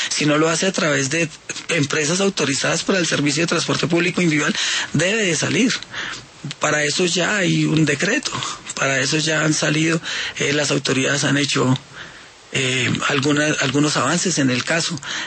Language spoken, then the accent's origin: Spanish; Colombia; el tema que todos conocemos como colombianos, nuestro problema es la corrupción.